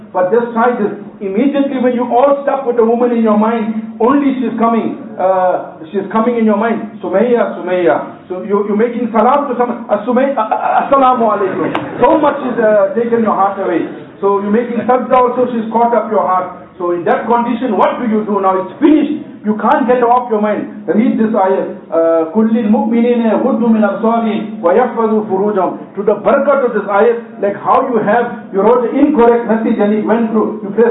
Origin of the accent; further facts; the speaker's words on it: Durban, KwaZulu-Natal, South Africa; I'm from Durban.